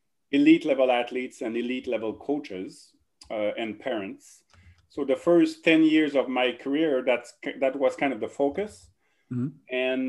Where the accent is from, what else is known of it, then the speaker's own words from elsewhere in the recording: Drummondville, Quebec, Canada; accent: French-Canadian; English is a second language; So I grew up in Quebec, as you probably noticed the French-Canadian accent right now. Drummondville, so between Montreal and Quebec City.